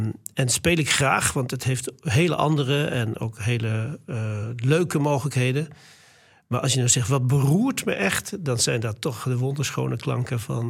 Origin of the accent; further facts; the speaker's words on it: Barneveld, Gelderland, Netherlands; Ik kom uit Barneveld, waar mijn eerste contact met muziek, dat was via de kerk en via kerkorganisten.